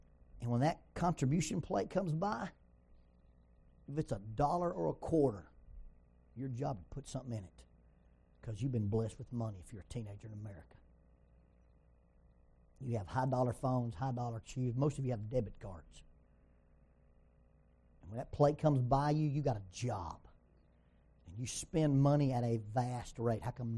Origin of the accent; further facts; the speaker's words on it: Oxford, Alabama, United States; She's from Velvet Ridge, Arkansas. I'm from Oxford, Alabama.